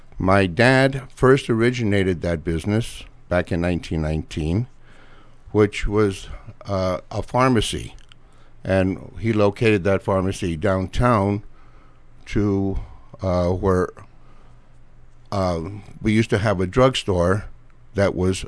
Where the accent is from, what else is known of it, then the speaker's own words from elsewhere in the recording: Tucson, Arizona, United States; I was born and raised here in Tucson.